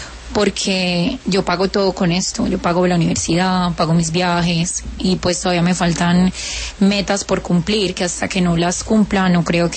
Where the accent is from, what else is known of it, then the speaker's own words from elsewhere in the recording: Caucasia, Antioquia, Colombia; En el pueblo de donde yo soy de Caucasia, Antioquia.